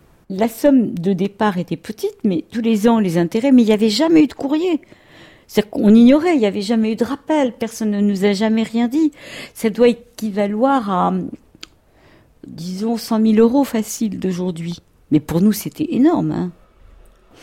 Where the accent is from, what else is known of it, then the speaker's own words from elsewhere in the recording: Tunisia; j'ai été élevée et je suis née en Tunisie et mon père est venu en France en 59.